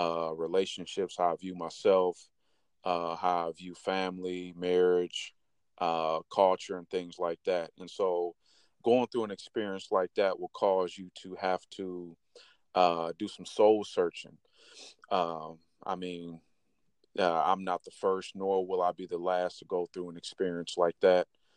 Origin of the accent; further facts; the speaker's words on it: Fort Wayne, Indiana, United States; born and raised in Fort Wayne, Indiana. Grew up on the south side of Fort Wayne, Euclid and Pontiac.